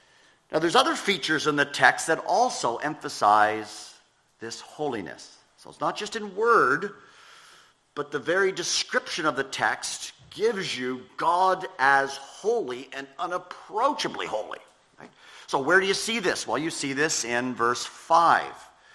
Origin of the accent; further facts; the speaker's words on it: Canada; When I grew up in Canada, we had great thunderstorms